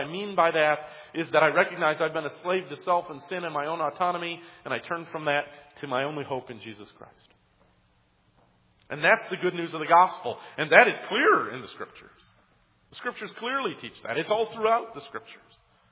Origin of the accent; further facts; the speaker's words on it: Detroit, Michigan, United States; I grew up in and around Detroit.